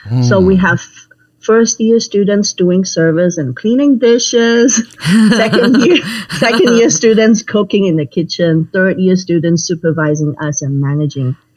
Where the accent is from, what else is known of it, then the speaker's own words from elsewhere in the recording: Hong Kong; Even though I was born and raised in Hong Kong, having classmates from different nationals were kind of usual.